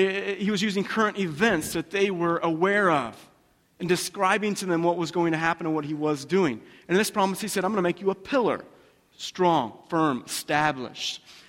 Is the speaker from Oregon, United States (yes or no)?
no; Pensacola, Florida, United States; I see also the location where I was born, Pensacola, Florida. I'm from Florida.